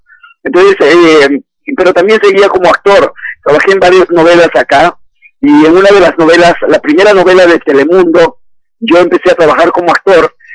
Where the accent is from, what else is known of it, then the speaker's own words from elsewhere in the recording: Lima, Peru; born there; yo vivía en Lima, nací en Lima por mera casualidad, pero mis padres son del interior del país, y por casualidades de la vida, yo agarro y me mudo a vivir en Lima con mi hermana